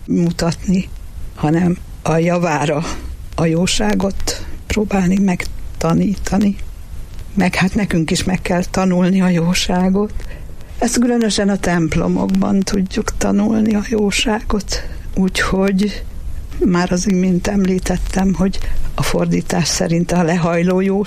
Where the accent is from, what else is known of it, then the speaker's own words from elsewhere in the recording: Miskolc, Borsod-Abaúj-Zemplén, Hungary; also born or lived in Budapest; mert én Miskolcon születtem, szülővárosom. Ezen túl pedig, bár éltem 20 évig a fővárosban, és hazajöttem.